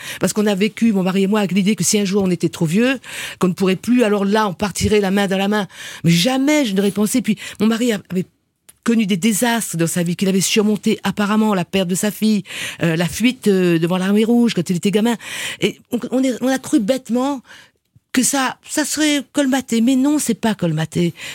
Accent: Réunion

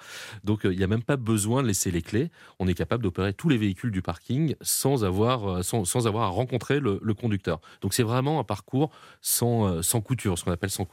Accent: Paris, Île-de-France, France; je suis un vrai parisien.

